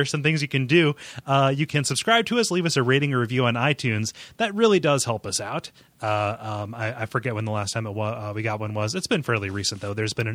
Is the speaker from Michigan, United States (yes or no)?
no; Mansfield, Ohio, United States; I am from a small town in north central Ohio called Mansfield.